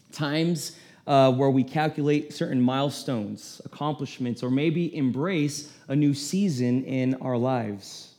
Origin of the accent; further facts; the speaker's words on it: Philippines; Yes, I'm Filipino, and yes, we do drink from a fountain of youth.